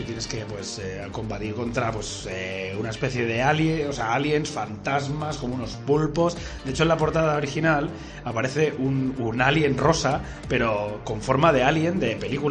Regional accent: Balearic Islands, Spain; yo soy músico, toco en varias bandas, una de ellas es … somos de Mallorca

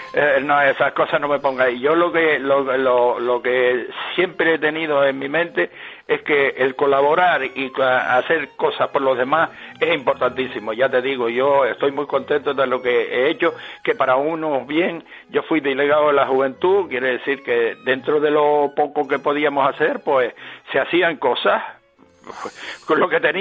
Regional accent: Los Realejos, Canary Islands, Spain; Somos de los Ralejos

